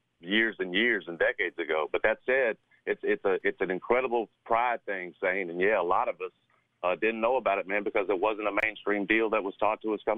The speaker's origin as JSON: {"language": "English", "town": "Memphis", "region": "Tennessee", "country": "United States", "tie": "born or raised there", "said": "We've lived, growing up in Memphis, I've lived all over the city, from midtowns now out east, everywhere except for pretty much downtown in terms of living."}